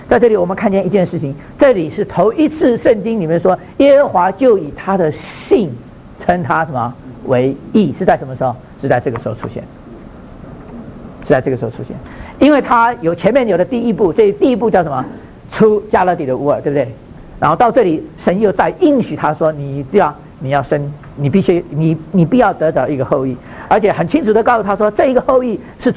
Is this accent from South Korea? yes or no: no; China; 很多人很不服气，为什么不是我们中国人？